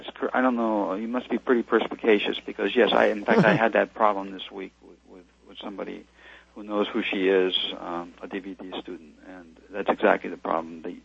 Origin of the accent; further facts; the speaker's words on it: San Diego, California, United States; I grew up in San Diego. I'm moving back to California from the islands.